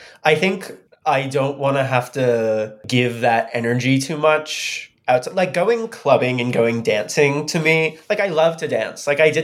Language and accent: English; New York, United States; now in Brooklyn, United States; I'm 26 years old. I grew up in Westchester, New York. I live in Bedford-Stuyvesant. I live in Bed-Stuy. I went to school in Oberlin, Ohio.